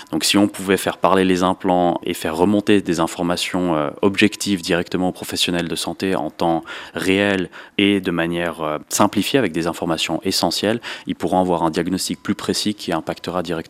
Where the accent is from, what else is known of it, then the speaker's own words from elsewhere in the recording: Jura, Switzerland; je suis jurassien d'origine, ça s'entend peut-être pas parce que je me suis léménisé en cours de route